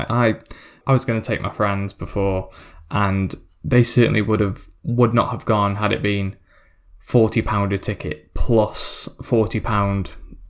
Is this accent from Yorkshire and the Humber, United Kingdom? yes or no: no; Stoke-on-Trent, West Midlands, United Kingdom; moved away as an adult; my family live in Stoke. I am from Stoke. Lived in there for the first 19 years of my life.